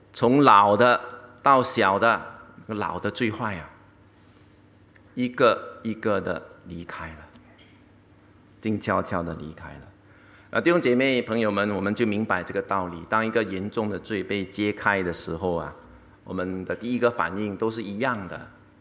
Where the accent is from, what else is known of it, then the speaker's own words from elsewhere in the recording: Singapore; 我是新加坡人嘛